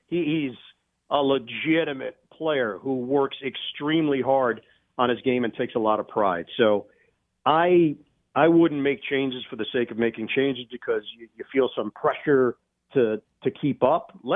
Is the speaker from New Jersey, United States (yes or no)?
no; New York, United States; I grew up in New York.